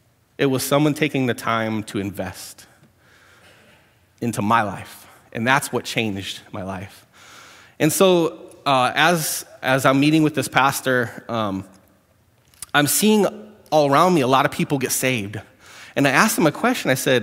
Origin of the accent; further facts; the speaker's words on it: Wisconsin, United States; I grew up in Wisconsin. This is mild compared to up there.